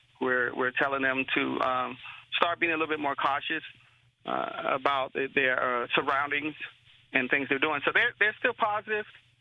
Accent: Florida, United States; also born or lived in Cleveland, Tennessee; Originally, I was born in Cleveland, Tennessee, and originally I spent most of my time in Florida, South Florida.

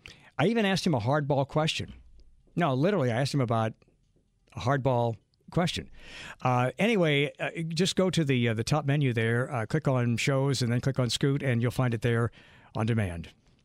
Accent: New Orleans, Louisiana, United States; for many years in the movies, dialect from New Orleans was depicted as a southern draw, like somebody from Atlanta, and that's not the way we talk down here.

